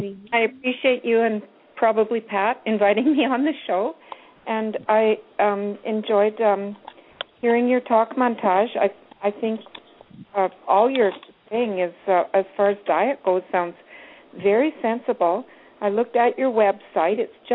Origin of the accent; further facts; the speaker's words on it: Canada; I'm Canadian.